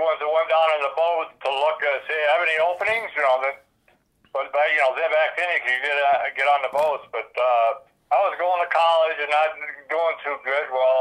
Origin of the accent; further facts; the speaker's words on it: Ohio, United States; Northeast Ohio, in between Conne and Ashtabula.